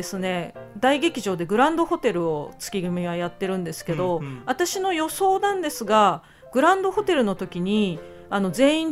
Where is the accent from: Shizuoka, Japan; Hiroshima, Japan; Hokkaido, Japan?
Hokkaido, Japan; Sapporo; 私の出身地である札幌出身なんで